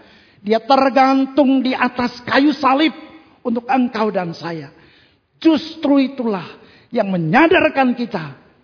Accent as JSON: {"language": "Indonesian", "town": "Ambon", "region": "Maluku", "country": "Indonesia", "tie": "born or raised there", "said": "ketika saya balik pulang mudik ke kampung halaman saya di Ambon"}